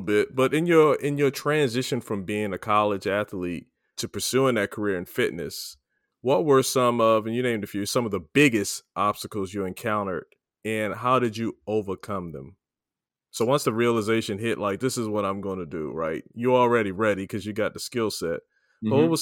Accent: Oxon Hill, Maryland, United States; now in California, United States; I grew up in Oxon Hill, Maryland.

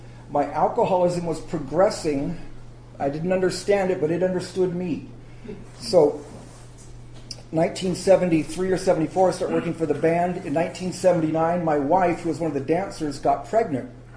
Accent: Phoenix, Arizona, United States; So I grew up in Phoenix, Arizona. When I was 19, just almost ready to turn 20, I was addicted to heroin.

